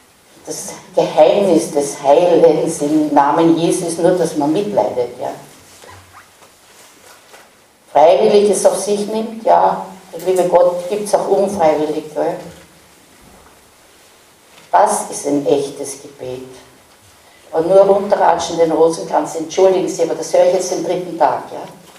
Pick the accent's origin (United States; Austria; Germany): Austria; Vienna; Ich bin ein Wiener, mir kommt das wahnsinnig komisch vor.